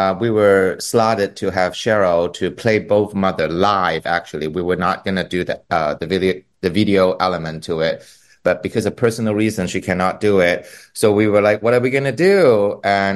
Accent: Hong Kong; her and me and my mother went to lunch one day because we're all from Hong Kong.

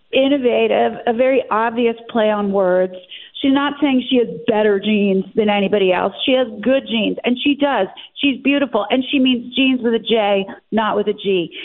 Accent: Philadelphia, Pennsylvania, United States; also born or lived in Cherry Hill, United States / Allentown, United States; My parents live in Center City. I was born in Philadelphia. Then I moved to Cherry Hill, South Jersey area, but went to school in Center City, 25th and Lombard. I then graduated high school in Allentown, Pennsylvania

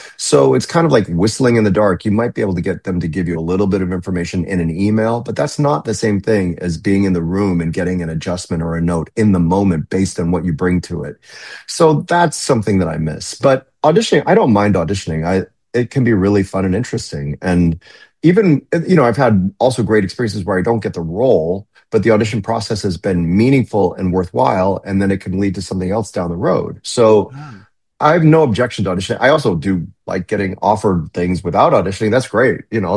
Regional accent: Chicago, Illinois, United States; born there; No, yeah, I was born in Chicago. I'm living actually several blocks from where I was born on the north side.

